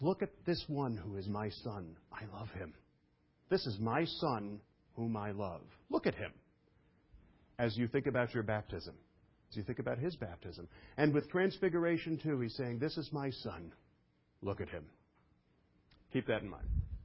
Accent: Brooklyn, New York, United States; It was, I was from Brooklyn, and they sent us kids off to, it was like a bunch of inner city kids off to the camp in Maine.

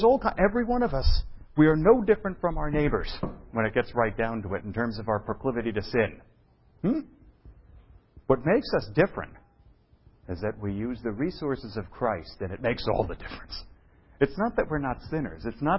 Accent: Ireland; we're Irish, some Irish people here.

